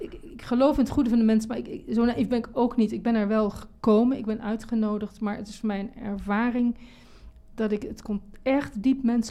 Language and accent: Dutch; Netherlands; Nederland is mijn geboorteland. En hier ben ik grootgebracht met alle normen en waarden en gezinnen.